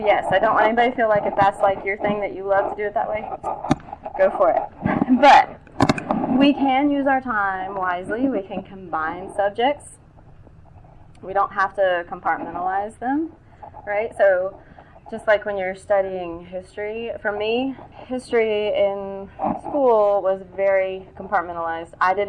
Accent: Florida, United States; I grew up in Florida, so you could go to the beach at any time

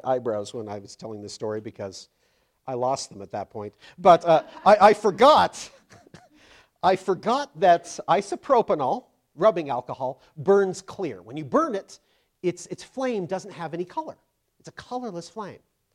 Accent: Utah, United States; also born or lived in Hawaii; I grew up living near the University of Utah, which has a glorious library, wonderful library with a whole bunch of archives. And this is, of course, after I moved from Hawaii.

